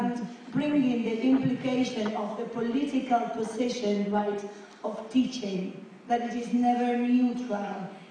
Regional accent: Tierra del Fuego, Argentina; English is a second language; I come from Tierra del Fuego in Argentina, right?

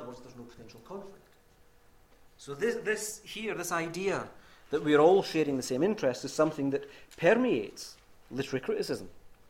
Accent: Glasgow, Scotland, United Kingdom; when I was a wee boy, growing up in Glasgow

